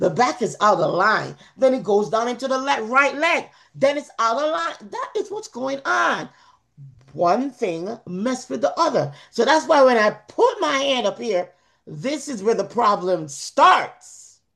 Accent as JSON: {"language": "English", "country": "Jamaica", "said": "if I would say my country, because I'm from Jamaica"}